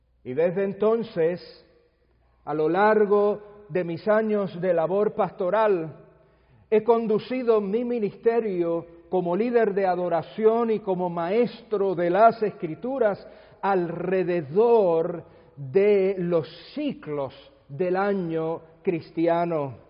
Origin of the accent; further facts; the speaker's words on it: Puerto Rico; yo no vengo de Cuba, yo vengo de Puerto Rico, de ahí es que estoy hablando.